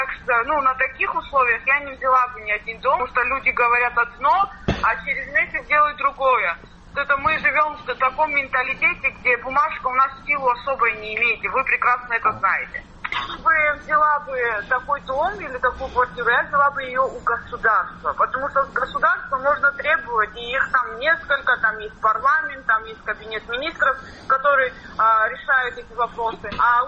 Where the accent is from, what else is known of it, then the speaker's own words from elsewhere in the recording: Sukhumi, Abkhazia, Georgia; Я родилась, можно сказать, и выросла в Сухуми. Я коренной житель города Сухум.